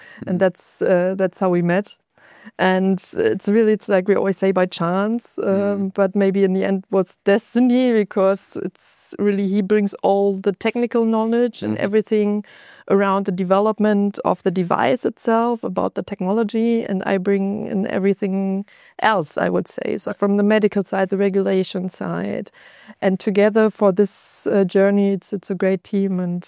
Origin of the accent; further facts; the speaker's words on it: Osnabrück, Lower Saxony, Germany; So I come from Osnabrück